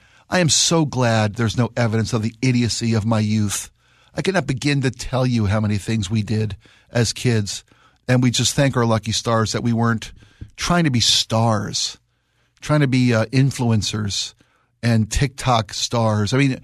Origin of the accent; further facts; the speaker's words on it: Baltimore, Maryland, United States; I was born and raised in Baltimore, as I mentioned.